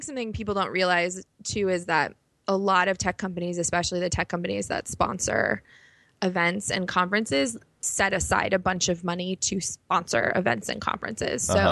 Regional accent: Chicago, Illinois, United States; also born or lived in New York; I grew up in Chicago. Okay. I started my career here, but then I moved to New York, and I was in New York for 8 years, and I moved back to Chicago in the fall.

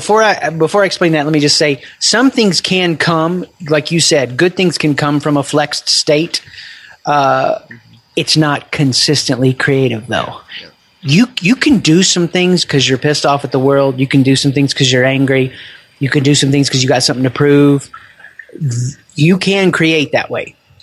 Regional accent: the South, United States; now in Columbus, United States; And so I grew up in the South. I took the sunny days for granted. I live in Columbus, Ohio.

